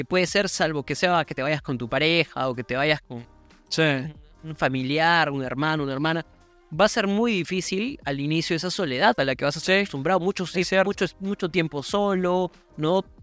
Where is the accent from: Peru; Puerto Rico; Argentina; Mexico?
Peru; Cusco; now in Lima, Peru; los dos salimos de Cusco, sí